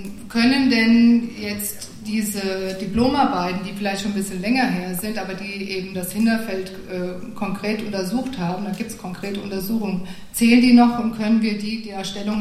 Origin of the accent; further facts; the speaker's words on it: Münzenberg, Hesse, Germany; ich komme aus Münzenberg und ich stehe hier für den Naturschutz.